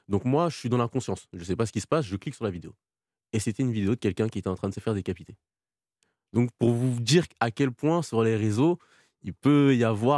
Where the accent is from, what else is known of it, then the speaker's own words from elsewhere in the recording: Bois-Colombes, Île-de-France, France; Moi, je viens de Bois-Colombes.